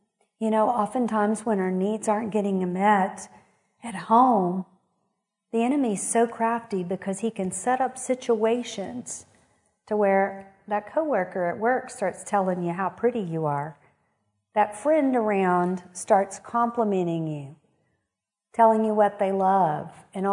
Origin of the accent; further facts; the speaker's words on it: Kerrville, Texas, United States; I'm an ordinary girl. I grew up here in Kerrville.